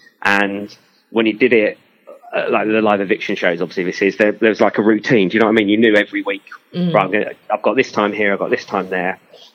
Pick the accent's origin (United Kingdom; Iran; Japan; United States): United Kingdom; Enfield, London; Wales was because I'm from Enfield and everyone always takes the pee out of me because I can't say the word Wales.